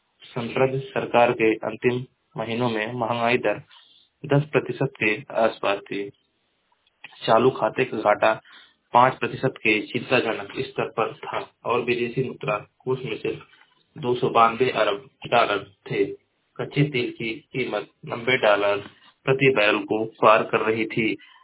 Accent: Maharajganj, Uttar Pradesh, India; मैं जिला महाराजगंज का निवासी हूँ।

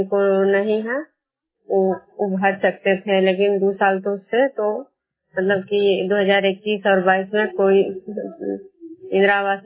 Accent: Bishnupur, Bihar, India

